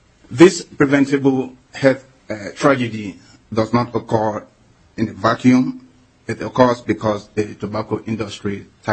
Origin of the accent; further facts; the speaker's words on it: Brooklyn Center, Minnesota, United States; I'm from Brooklyn Center.